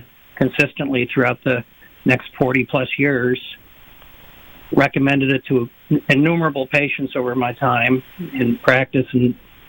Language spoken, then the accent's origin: English; New York, United States; I was blessed to have found an advertisement in my hometown newspaper in upstate New York for TM.